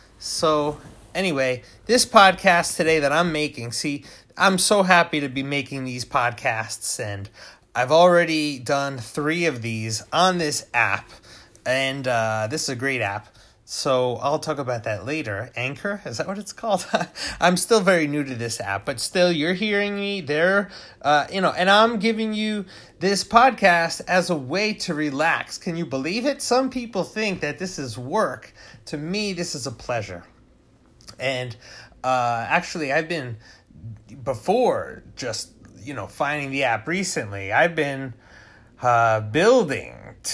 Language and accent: English; New York, United States; I am from New York. I am from upstate New York, Sullivan County, home of the original Woodstock site. All right, I was raised as like a hippie